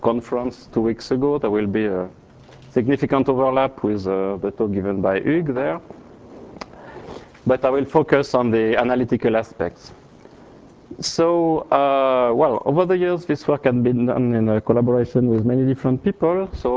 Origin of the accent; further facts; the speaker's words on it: France; so I'm from France, the University of Grenoble.